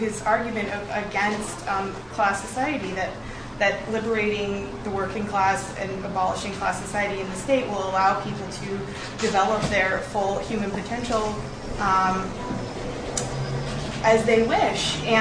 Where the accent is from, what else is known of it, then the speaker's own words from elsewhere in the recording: Iowa, United States; from Iowa